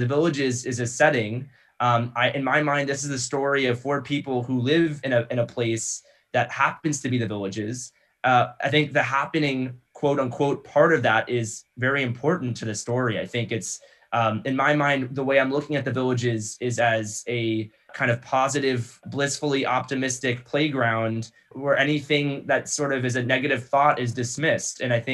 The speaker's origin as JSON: {"language": "English", "region": "Florida", "country": "United States", "said": "I'm from Florida, I'm from South Florida."}